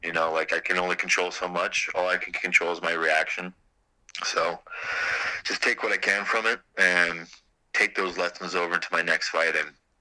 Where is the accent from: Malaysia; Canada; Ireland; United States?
Canada; Terrace, British Columbia; lived on this pretty ghetto street in my hometown of Terrace.